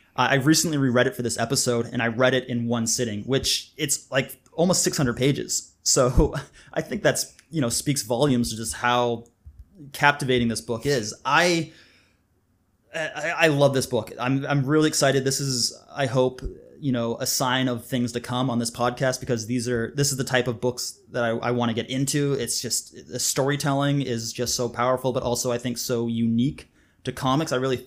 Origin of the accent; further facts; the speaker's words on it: Canada; also born or lived in United Kingdom; now in Glasgow, United Kingdom; I am a Canadian and British cartoonist and comics educator and filmmaker currently living outside of Glasgow in Scotland.